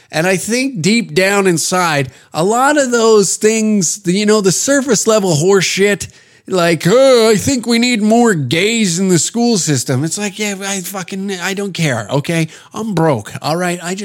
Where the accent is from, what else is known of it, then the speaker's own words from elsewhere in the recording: Canada; We really lean into that sort of lumberjack, I'm from the Great White North idea, but things have changed since then